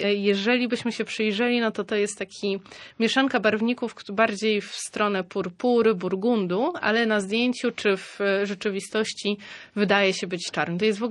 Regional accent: Sopot, Pomeranian Voivodeship, Poland; Ja jestem Sopocianką, prawie że z urodzenia i z serca

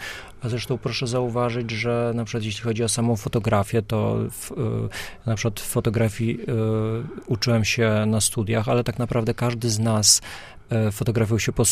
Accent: Biłgoraj, Lublin Voivodeship, Poland; Jestem z Biłgoraja.

